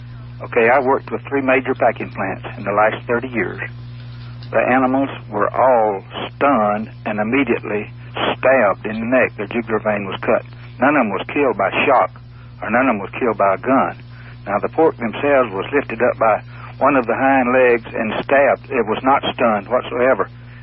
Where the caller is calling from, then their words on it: Lakeland, Florida, United States; Okay, I'm calling from Lakeland.